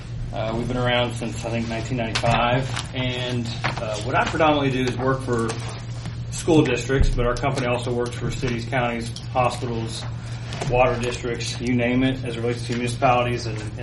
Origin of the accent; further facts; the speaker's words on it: Sweetwater, United States; Sweetwater.